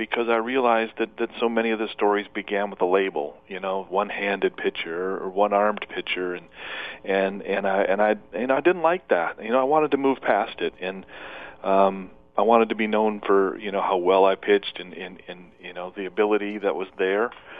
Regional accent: Flint, Michigan, United States; I love to play sports. I grew up in Flint.

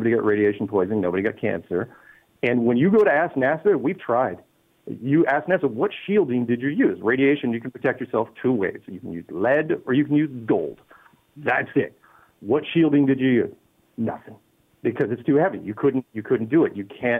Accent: Seattle, Washington, United States; also born or lived in Colorado; now in Victoria, Canada; Currently, right as we speak, I am in Victoria, Canada, but I grew up in the Seattle area and then spent 20 years in Colorado teaching people software.

